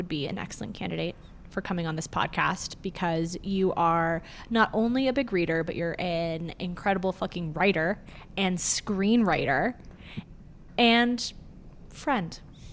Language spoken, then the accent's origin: English; Santa Barbara, California, United States; born there; but my family's from LA. I was born in Santa Barbara. I've spent a lot of time out there.